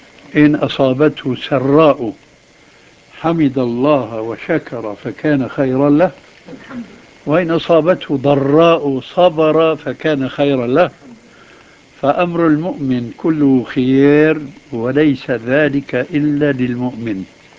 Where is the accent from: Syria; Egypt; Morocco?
Syria; كما يقال عندنا في سوريا